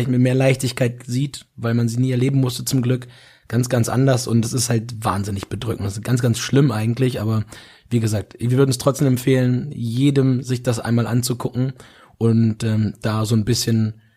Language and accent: German; Germany; Ja, und ich denke, gerade wir als Deutsche sollten die Möglichkeit, wenn wir sie haben, nutzen, uns das anzuschauen